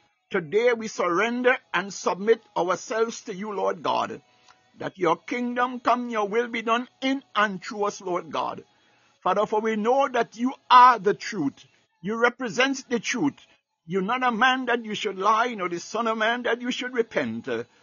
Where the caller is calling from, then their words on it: Baltimore, Maryland, United States; I'm speaking from Baltimore, Maryland.